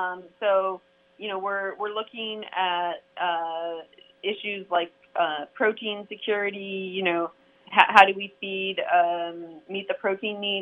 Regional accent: Iowa, United States; I grew up in Iowa, and the floods that they've experienced and the disruption to planting is really extreme.

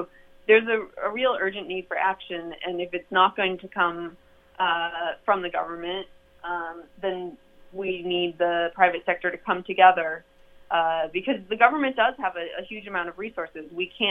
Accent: Iowa, United States; I grew up in Iowa, and the floods that they've experienced and the disruption to planting is really extreme.

